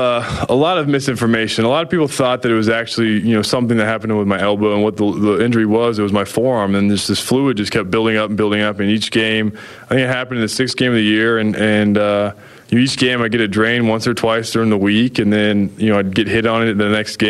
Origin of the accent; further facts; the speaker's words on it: Dallas, Texas, United States; also born or lived in Tampa, Florida; Well, I was born in Tampa, Florida. Lived there until I was five, and then moved to Dallas, Texas. Grew up in Texas.